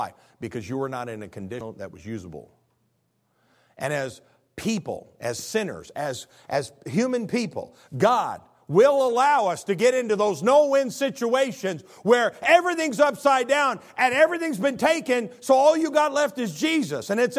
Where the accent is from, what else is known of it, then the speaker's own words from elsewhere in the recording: Midwest, United States; Now, in truth, I was raised in the Midwest